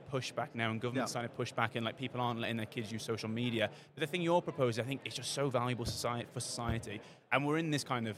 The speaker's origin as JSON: {"language": "English", "country": "United Kingdom", "said": "I'm a Brit"}